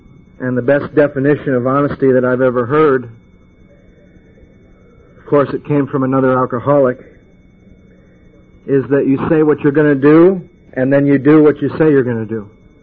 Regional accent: Santa Monica, California, United States; I'm from Santa Monica.

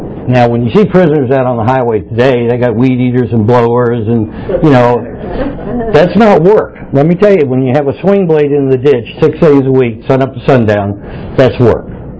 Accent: Georgia, United States; born there; You know, I was born in Georgia, and it's some kind of inherited thing that you ought to know how to make moonshine or homemade booze when you're born in Georgia.

